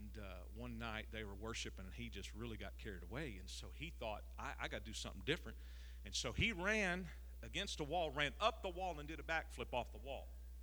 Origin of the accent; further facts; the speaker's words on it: Texas, United States; When I was a kid growing up in East Texas, we wore our cowboy hats to church.